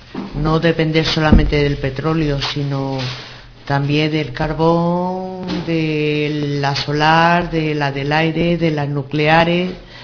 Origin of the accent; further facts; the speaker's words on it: Linares, Andalusia, Spain; porque yo soy de Linares, Jaén, y han cerrado muchas minas